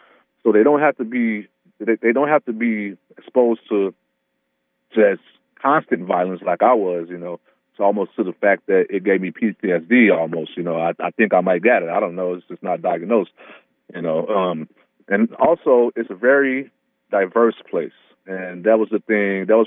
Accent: Chicago, Illinois, United States; now in Iowa, United States; Chicago, Illinois. I've lived in Iowa for about 20 years.

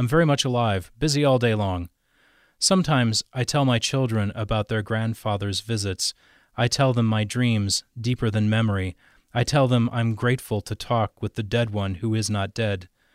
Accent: Stillwater, Minnesota, United States; She lives and writes in my hometown of Stillwater, Minnesota.

